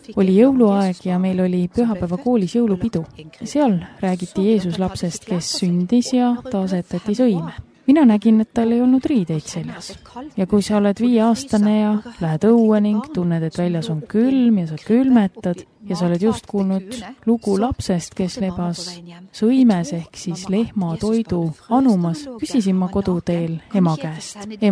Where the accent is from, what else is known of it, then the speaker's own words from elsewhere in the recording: Tallinn, Harju County, Estonia; Ma olen varem endamisi mõelnud, et olen üles kasvanud Koplis ja ikka arvanud, et kõik elavad nii.